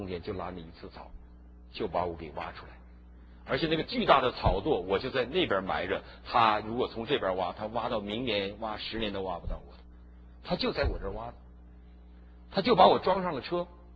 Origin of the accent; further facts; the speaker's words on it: Heilongjiang, China; 我是长在那个地方的人，我是东北人，黑龙江人，我知道我小时候常常看到路上被冻死的人